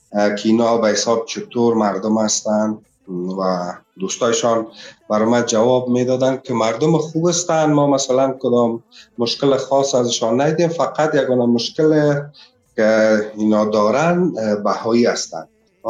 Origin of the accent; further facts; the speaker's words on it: Afghanistan; also born or lived in Iran; برگشتیم به کشور ما افغانستان و ادامه زندگی را همونجا شروع کردیم.